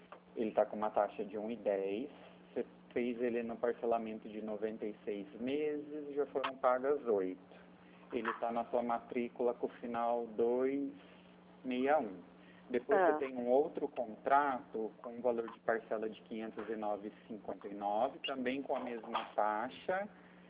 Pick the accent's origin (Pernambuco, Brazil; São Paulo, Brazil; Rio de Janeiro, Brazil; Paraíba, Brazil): São Paulo, Brazil; Pirassununga; Eu sou de Pirassununga, mas eu atuo aí na cidade de Tambaú